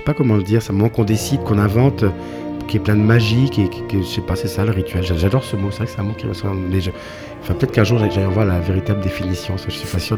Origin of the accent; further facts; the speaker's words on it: Le Mans, Pays de la Loire, France; Moi, je viens du Mans, et au Mans, on compte tout en 24 heures.